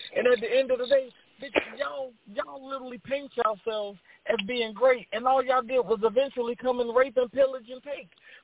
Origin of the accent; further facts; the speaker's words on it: Providence, Rhode Island, United States; I'm Pequot Indian out of Providence, Rhode Island.